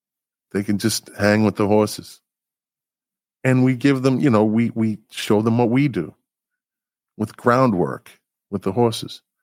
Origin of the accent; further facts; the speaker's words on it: Boston, Massachusetts, United States; accent: Boston; My Boston accent, you're going to have to get used to that.